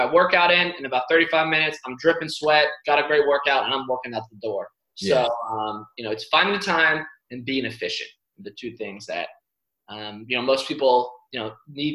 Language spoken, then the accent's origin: English; New York City, New York, United States; born there; also born or lived in Ocala, Florida; I grew up actually. I was born in the Bronx.